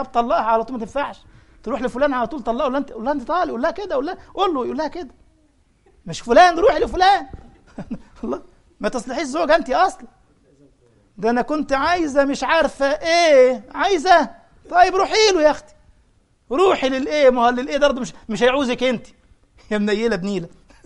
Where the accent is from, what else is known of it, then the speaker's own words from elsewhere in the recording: Egypt; والله العظيم وقلت لكم من قبل والله اخو ما زلت اقول، كان رجل اعمال كبير جدا عندنا في مصر